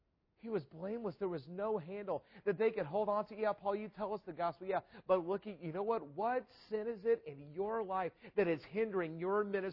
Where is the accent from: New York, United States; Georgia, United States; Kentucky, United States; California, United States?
Georgia, United States; Atlanta; this is when I was growing up in Atlanta, in our church basketball league.